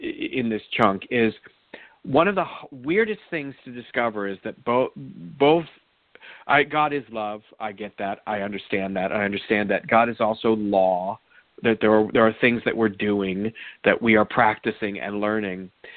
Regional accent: United States; And I'm an American. I grew up in an Episcopal household.

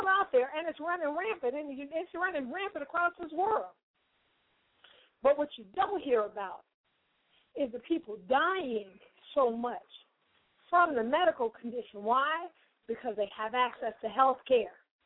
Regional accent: Chicago, Illinois, United States; I'm from Chicago.

